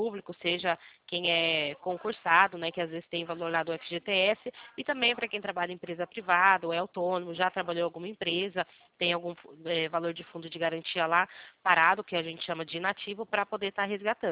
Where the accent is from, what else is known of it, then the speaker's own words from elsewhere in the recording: Limeira, São Paulo, Brazil; Somos aqui de Limeira, interior de São Paulo.